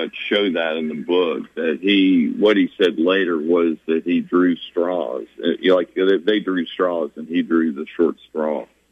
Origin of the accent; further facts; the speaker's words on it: Texas, United States; moved away; I moved there in 86. I grew up in East Texas and moved to Jackson in 86.